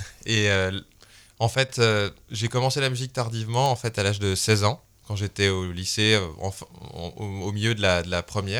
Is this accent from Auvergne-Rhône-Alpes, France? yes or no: yes; Annecy, Auvergne-Rhône-Alpes, France; dès que je suis rentré chez moi à Annecy, de Paris, j'ai pris la guitare et j'ai commencé à apprendre.